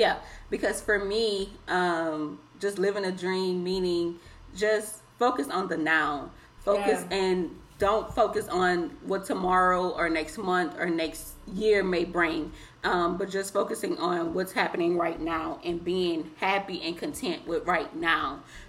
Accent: New Orleans, Louisiana, United States; now in Houston, United States; So I definitely reside in Houston, Texas. Woo-hoo. But I'm from New Orleans. Don't get it twisted.

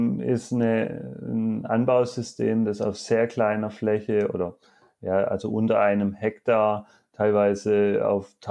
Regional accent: Baden-Württemberg, Germany; Also ursprünglich komme ich aus der Nähe von Heilbronn

